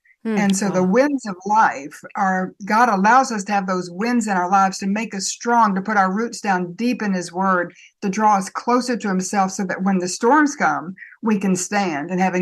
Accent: North Carolina, United States; When I was a girl growing up in Western North Carolina, every Sunday afternoon that Daddy was home, we'd hike to the ridge.

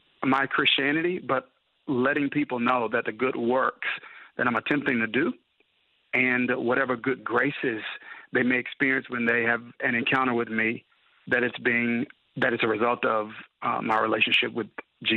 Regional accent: Kilmichael, Mississippi, United States; I'm from Kilmichael, Mississippi. So that's a small town in Mississippi. I'm sure most people haven't heard of it.

